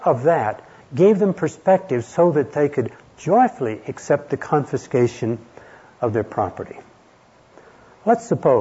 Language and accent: English; Texas, United States; I grew up in Deep East Texas. That's about one notch more cultural than Alabama, John.